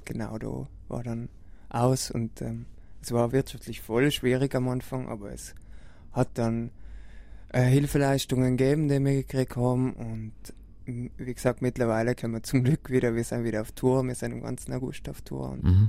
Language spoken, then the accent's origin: German; Trentino-Alto Adige, Italy; weil wir sind halt Südtiroler, Südtirolerinnen und wir haben halt das Privileg, dass wir viele Sprachen sprechen.